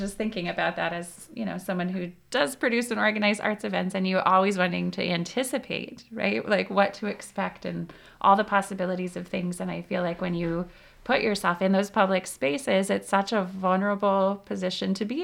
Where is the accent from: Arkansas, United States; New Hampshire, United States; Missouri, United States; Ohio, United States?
Missouri, United States; St. Louis; I'm originally from St. Louis and had a good friend in theater there.